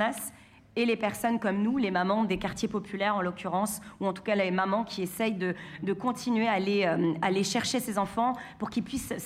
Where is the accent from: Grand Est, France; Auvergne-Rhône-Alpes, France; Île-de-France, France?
Île-de-France, France; Saint-Denis; je suis maman de 5 enfants. J'habite en Seine-Saint-Denis, je viens précisément de la ville de Stein. Je suis native de Saint-Denis et je vis sur la ville de Stein.